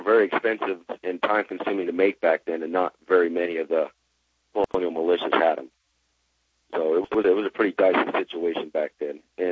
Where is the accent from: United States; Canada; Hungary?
United States; Ridgecrest, California; There's been shoots here in my hometown of Ridgecrest.